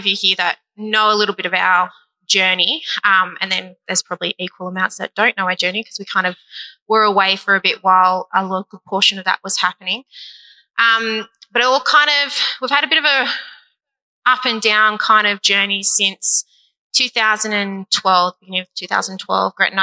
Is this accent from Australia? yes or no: yes; Stockrington, New South Wales, Australia; I'm from Newcastle, so yes. I grew up in a place called Stockerington.